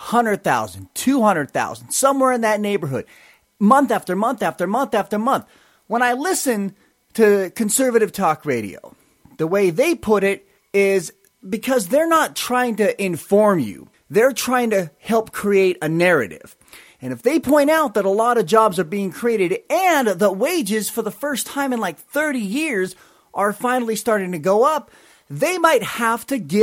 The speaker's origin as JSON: {"language": "English", "region": "California", "country": "United States", "tie": "born or raised there", "also_born_or_lived": "Montana", "said": "I was born in Montana, but I was raised largely in Southern California, but I've lived in dozens of different cities."}